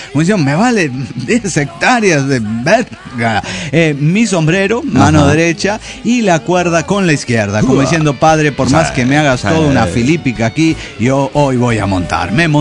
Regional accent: Maracaibo, Zulia, Venezuela; now in Colombia; maracucho en Locombia.

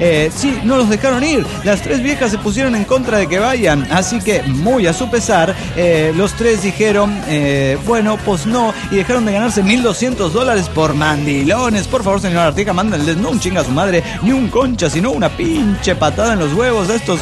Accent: Guatemala; les aviso que las guatemaltecas también aplican eso

